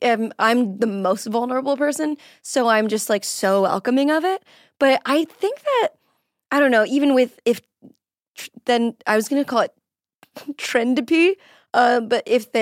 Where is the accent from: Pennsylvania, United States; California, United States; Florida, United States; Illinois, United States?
Florida, United States